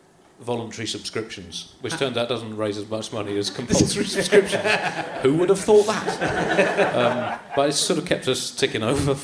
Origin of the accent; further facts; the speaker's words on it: Tunbridge Wells, South East England, United Kingdom; I grew up in Tunbridge Wells